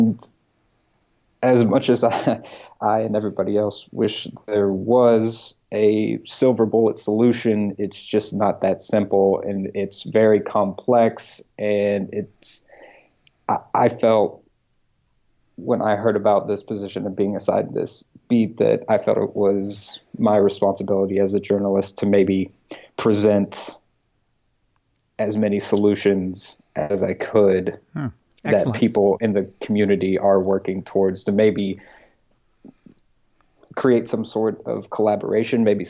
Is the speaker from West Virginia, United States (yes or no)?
yes; Winfield, West Virginia, United States; I grew up in West Virginia, about 30 minutes outside of the capital city of Charleston, in a place called Winfield, Putnam County.